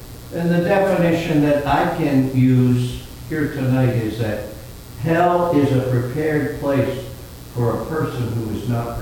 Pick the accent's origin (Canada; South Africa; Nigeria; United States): Canada; Brantford, Ontario; also born or lived in Maritimes; I grew up in Brantford, Ontario. I was born in the Maritimes, but my family moved to Ontario. And I grew up in Brantford, Ontario